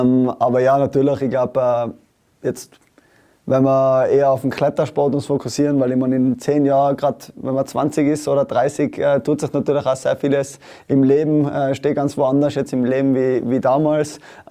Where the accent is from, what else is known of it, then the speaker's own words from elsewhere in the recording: Tyrol, Austria; in meinem Fall als Tiroler komme ich jetzt nicht so oft in den Osten nach Wien